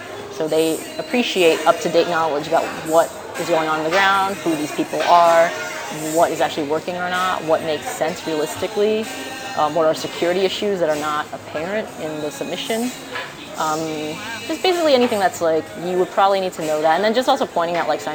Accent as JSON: {"language": "English", "town": "New York City", "region": "New York", "country": "United States", "tie": "born or raised there", "said": "So I love New York. I grew up in New York."}